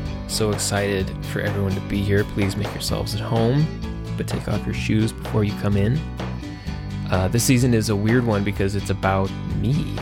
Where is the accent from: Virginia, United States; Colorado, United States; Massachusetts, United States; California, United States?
Colorado, United States; Pueblo; also born or lived in Denton, Texas; now in Portland, United States; which is called Pueblo, named after my hometown, Pueblo, Colorado.